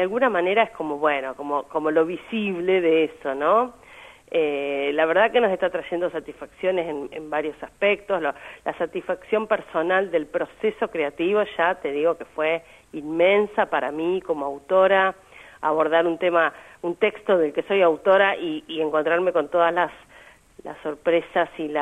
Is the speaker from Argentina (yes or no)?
yes; Las Flores, Buenos Aires Province, Argentina; nosotros venimos de Las Flores, provincia de Buenos Aires.